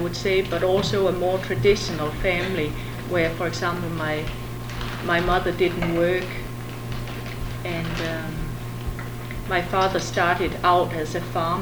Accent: Denmark; and I'll be talking about Denmark, my home country.

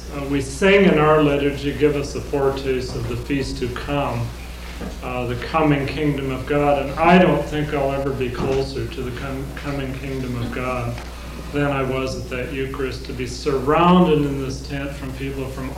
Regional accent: United States; I am a Christian first, and this is my family, and I'm an American second.

